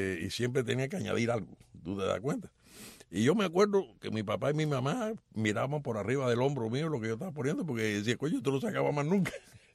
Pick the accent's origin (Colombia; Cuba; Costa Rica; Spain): Cuba; moved away as an adult; now in United States; yo salí de Cuba, ya tenía 18, 19 años, yo cumplí 19 años más o menos en el traspaso de Cuba para acá, para los Estados Unidos. Pero viví desde muchacho allí, se vivió los años 40, los años 50